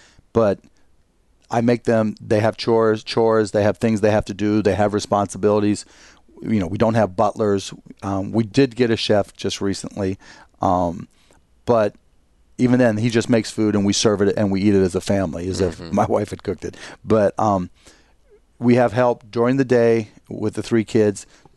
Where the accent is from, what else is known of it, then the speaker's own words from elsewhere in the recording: Pittsburgh, Pennsylvania, United States; Pittsburgh, Pennsylvania.